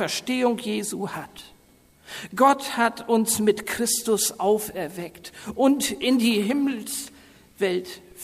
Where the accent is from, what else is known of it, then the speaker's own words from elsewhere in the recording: Gödenstorf, Lower Saxony, Germany; die ich auch noch in der Kinderstunde als Kind in meinem Heimatdorf Gödensdorf erlebt habe